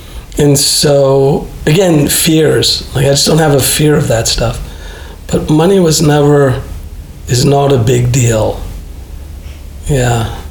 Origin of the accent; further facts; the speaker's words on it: Chicago, Illinois, United States; because I grew up in Chicago, public school, you know, you had people from all stratas of society.